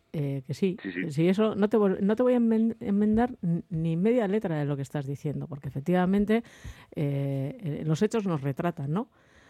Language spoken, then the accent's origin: Spanish; Basque Country, Spain; que hasta donde yo sé es el único que ha reclamado pues que se ejecuten los derechos que nos asisten como vascos.